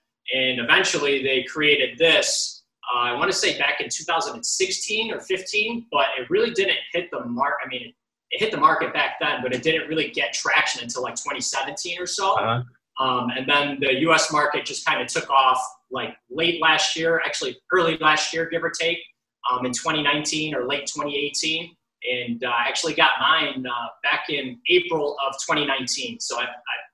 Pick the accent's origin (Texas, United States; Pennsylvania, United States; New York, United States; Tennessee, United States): New York, United States; Rochester; Never in 100 years did I think that someone from my hometown, mind you, this guy's all the way out in California, someone from my hometown would call me to purchase one of these.